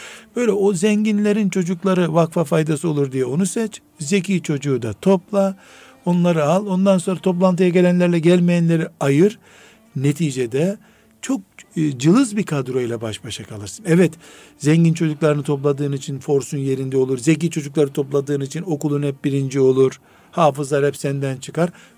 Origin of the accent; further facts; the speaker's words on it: Black Sea Region, Turkey; Karadeniz kültüründen örnek veriyorum. Sadece iyi anlaşılsın diye benim, evet, memleketimden.